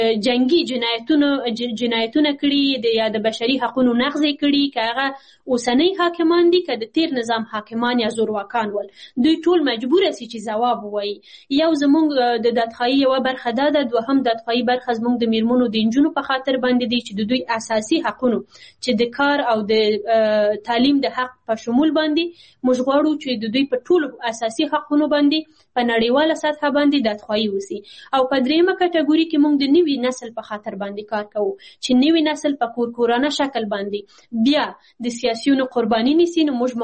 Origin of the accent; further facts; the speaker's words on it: Afghanistan; دا بیا یوازې موږ افغانان یو